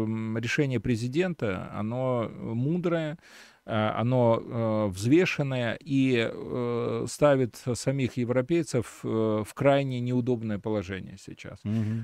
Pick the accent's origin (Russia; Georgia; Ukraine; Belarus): Belarus; как мы, как белорусы, прекрасно понимали